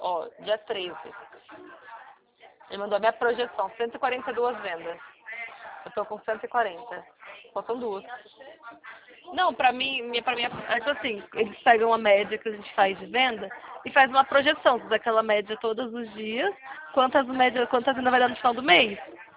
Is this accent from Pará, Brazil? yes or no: no; Cachoeirinha, Rio Grande do Sul, Brazil; Não, Gaúcha não, Sulista. Olha, eu sou de Cachoeirinha, Cachoeirinha, né, que ela falou? Cachoeirinha, Rio Grande do Sul.